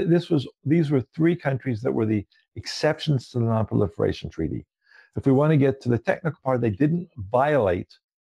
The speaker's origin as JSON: {"language": "English", "town": "San Francisco", "region": "California", "country": "United States", "tie": "born or raised there", "said": "I grew up in San Francisco"}